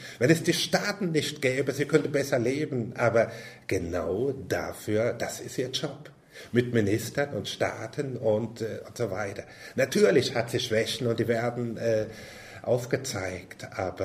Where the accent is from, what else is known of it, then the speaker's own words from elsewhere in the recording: Southern Germany, Germany; Und dass eine Frau aus Hamburg mich heiratet als Süddeutscher und das erträgt